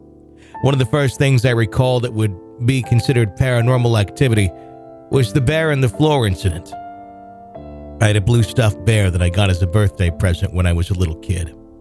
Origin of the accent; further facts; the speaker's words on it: the South, United States; I grew up in the South. Until about the age of 16, we lived in a very stereotypical split-level house in the suburbs.